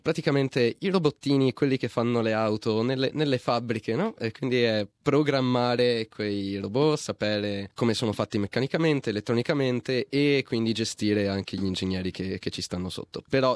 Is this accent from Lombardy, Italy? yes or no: no; Vicenza, Veneto, Italy; moved away as an adult; now in Australia; Io vengo da Vicenza, in Veneto. Me ne sono scappato appena ho preso la laurea in ingegneria meccatronica. Ho fatto l'università a Padova. Ho fatto contemporaneamente anche il conservatorio a Vicenza con pianoforte.